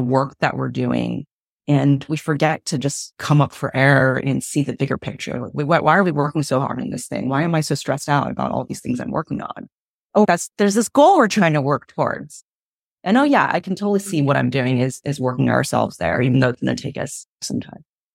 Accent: California, United States; as an American citizen growing up in Silicon Valley.

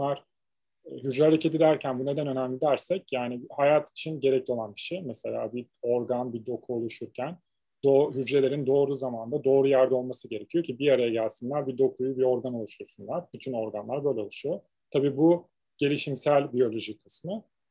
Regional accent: Istanbul, Turkey; İstanbul'da doğdum. Büyüdüm. Kadıköy Anadolu Lisesi'ne gittikten sonra

